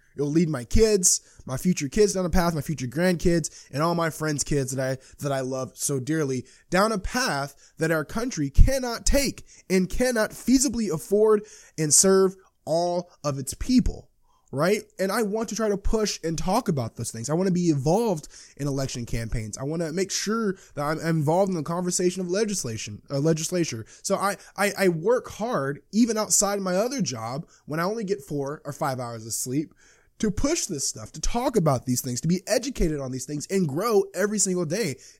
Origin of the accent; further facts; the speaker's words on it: Clarksville, Tennessee, United States; I went home back to my hometown in Clarksville, Tennessee, just to visit my family